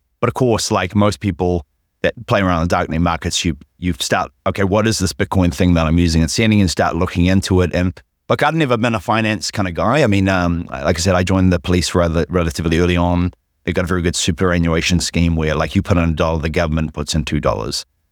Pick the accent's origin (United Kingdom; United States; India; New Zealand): New Zealand; I'm from New Zealand. That's where that was from.